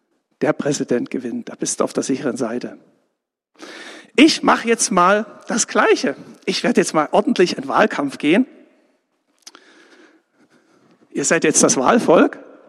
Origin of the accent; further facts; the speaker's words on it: Saxony, Germany; Saxonia, meine Heimat, ne, Sachsenquelle.